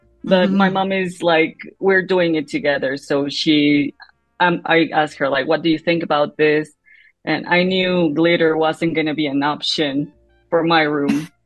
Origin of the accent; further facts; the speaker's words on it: Mexico City, Mexico; I'm from Mexico, Mexico City. Every time people ask me, I say I live in the outside, but it's known to be part of Mexico City. So yeah, Mexico City.